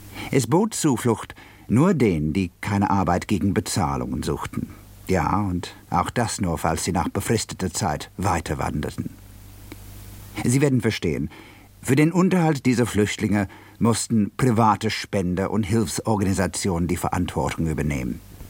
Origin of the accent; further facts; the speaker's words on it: England, United Kingdom; German is a second language; Ich als Engländer muss das zugeben.